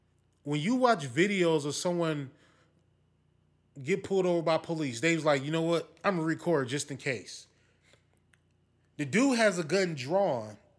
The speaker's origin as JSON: {"language": "English", "region": "Wisconsin", "country": "United States", "said": "I don't like the fact that I'm from Wisconsin, so you hear stories about your friends from small town USA, and they know everybody"}